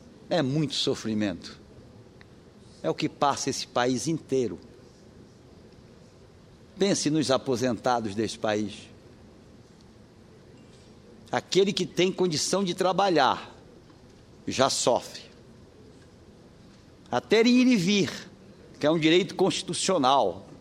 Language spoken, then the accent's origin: Portuguese; Pará, Brazil; Você, lá do interior do Pará, da minha cidade natal, do Marajó, de Soure, de Salvaterra